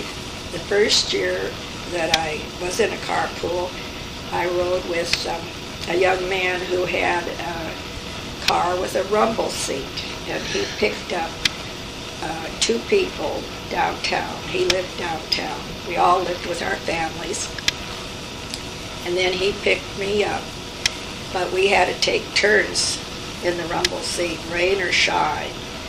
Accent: San Diego, California, United States; born there; Well, I was born in San Diego, and in fact, the San Diego Normal School was at El Cajon and Park Boulevard, and my father bought a home not far from the college

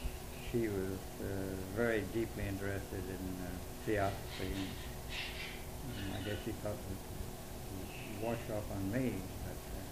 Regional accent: Ellensburg, Washington, United States; born there; I was born in Ellensburg, Washington, the 9th of April, 1900.

